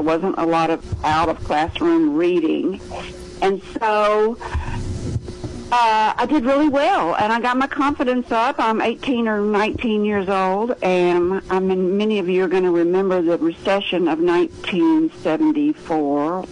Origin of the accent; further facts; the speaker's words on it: Little Rock, Arkansas, United States; But I was in Dallas, Texas, and I am from Little Rock, Arkansas.